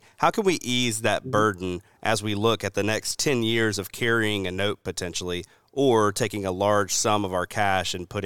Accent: the South, United States; And this is especially speaking as a Southerner, I'm looking out at the sea of pines, right, that we've got down here.

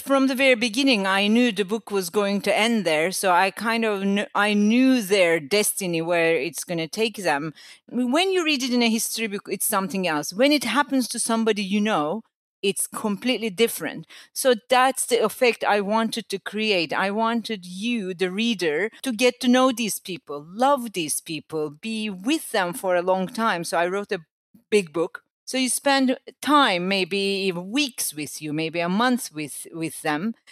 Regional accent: Istanbul, Turkey; I'm from Istanbul, yes.

